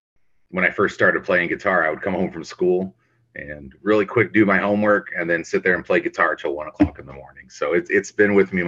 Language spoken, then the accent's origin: English; Lodi, Ohio, United States; Growing up in Lodi, Ohio, we didn't have a whole lot going on. I mean, there's not a lot to do in the town.